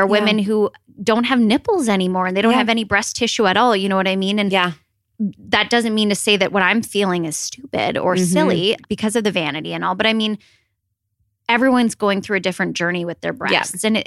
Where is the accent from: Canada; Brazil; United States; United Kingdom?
Canada; I'm French Canadian